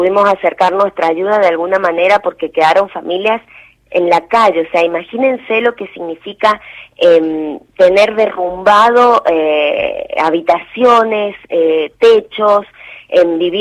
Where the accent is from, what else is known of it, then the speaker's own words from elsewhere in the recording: San Juan, Argentina; Es una mezcla, tengo que decirlo, una mezcla de chachayero con sanjuanino, porque yo soy del departamento de Chachar, que es como una república aparte, claro, dentro de la provincia.